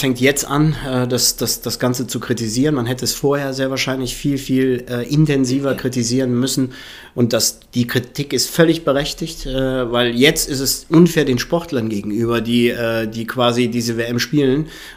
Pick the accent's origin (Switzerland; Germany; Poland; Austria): Germany; Mönchengladbach, North Rhine-Westphalia; born there; wenn du hier geboren bist in Mönchengladbach, gibt es nichts anderes als Borussia Mönchengladbach. Und das war bei mir so